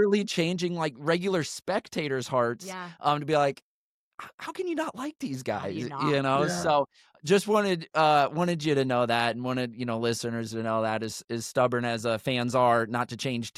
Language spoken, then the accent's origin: English; Nebraska, United States; I've been a, you know, lifelong Nebraska fan, born and raised in Nebraska.